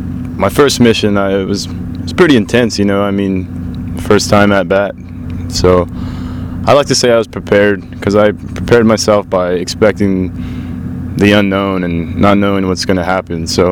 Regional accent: Carlsbad, New Mexico, United States; I grew up in Carlsbad, New Mexico.

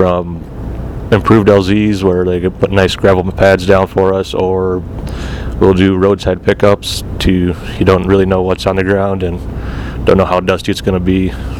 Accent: Owatonna, Minnesota, United States; I come from Owatonna, Minnesota. It's southern Minnesota.

